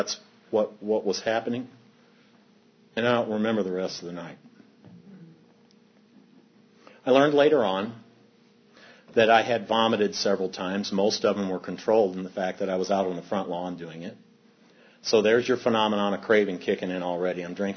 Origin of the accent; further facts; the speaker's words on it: St. Louis, Missouri, United States; I grew up in St. Louis, Missouri. I'm a product of two school teachers